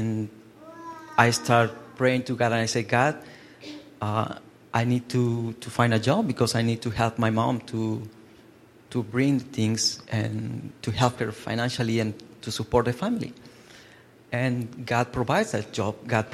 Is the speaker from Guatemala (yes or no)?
yes; Guatemala; Well, I am from Guatemala, a country in Central America. I was raised and I was born in a Christian family. I am the third of six kids.